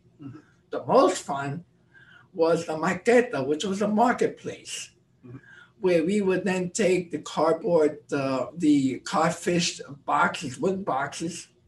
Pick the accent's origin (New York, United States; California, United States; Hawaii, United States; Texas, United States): New York, United States; It was a really fun time growing up in East Harlem. Then we moved to the Bronx, which was in the latter part of 55, early part of 56. And we were the first Hispanic family in an all-white neighborhood.